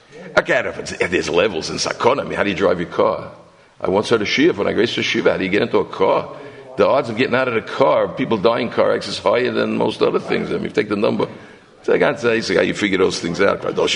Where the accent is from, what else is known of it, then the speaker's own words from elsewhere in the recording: New York, United States; big city's a tough place. I'm from New York. It's like a tough place.